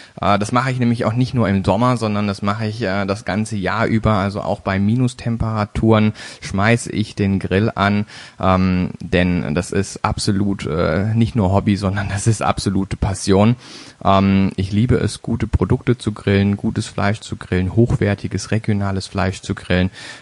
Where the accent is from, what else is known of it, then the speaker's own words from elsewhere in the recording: Baden-Baden, Baden-Württemberg, Germany; born there; geboren 31.01.1985 in Baden-Baden, einem kleinen Dorf in der Nähe von Baden-Baden, und zwar komme ich also somit aus dem Süden Deutschlands.